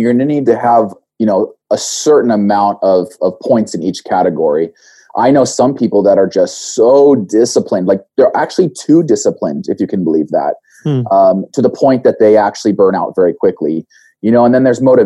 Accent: Boise, Idaho, United States; also born or lived in Blytheville, Arkansas; I was born in Blytheville, Arkansas on an Air Force base. My dad was a surgeon in the Air Force, but I was actually raised from the ages of 3 to 18 in Boise, Idaho. So that's what I call home

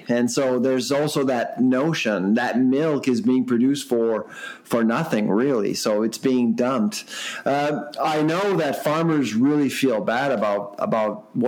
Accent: Farnham, Quebec, Canada; I grew up in Farnham, Quebec, in rural Quebec, and I saw all sorts of things going on when I was growing up.

